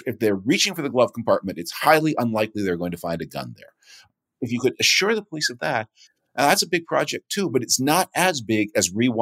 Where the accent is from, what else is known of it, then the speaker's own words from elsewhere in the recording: Toronto, Ontario, Canada; I grew up in Toronto.